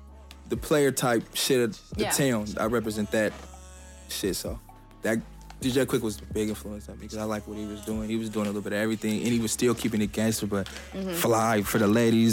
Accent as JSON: {"language": "English", "town": "Seattle", "region": "Washington", "country": "United States", "said": "Because you got to think, we're from Seattle, too. It's diverse."}